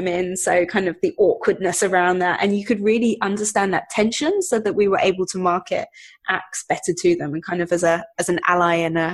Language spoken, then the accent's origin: English; United Kingdom; I started off making tea for them, as I'm British, so we drink a lot of tea.